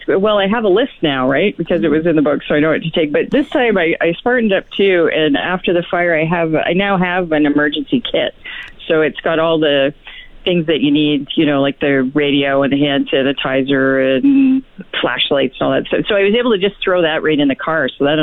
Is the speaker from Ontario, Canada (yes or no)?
yes; Ontario, Canada; now in Fort McMurray, Canada; I am. I'm from the Thousand Islands region of Ontario.